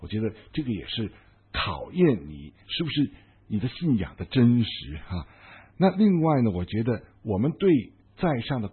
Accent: China; 我们自己作为中国人

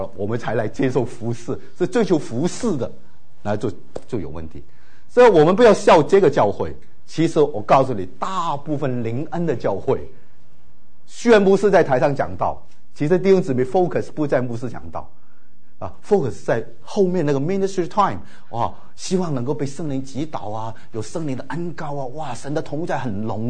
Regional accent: Hong Kong; 我从小在香港的宣道会信主

